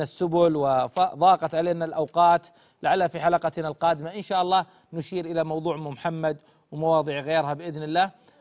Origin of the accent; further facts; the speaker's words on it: Eastern Province, Saudi Arabia; مثل عندنا بالشرقية يطلع الفجر ما يجي للساعة 5 العصر